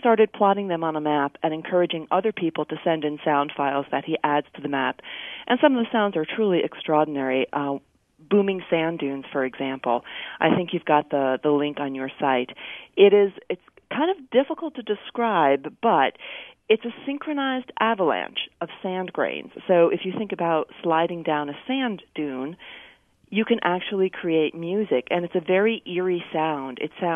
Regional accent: New Jersey, United States; all I could think about was how unpleasant it was growing up on the Jersey Shore and getting sand in my swimsuit.

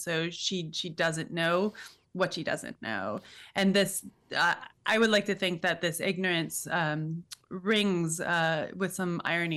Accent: Cooperstown, New York, United States; I come from Cooperstown, New York, where James Fenimore Cooper is from.

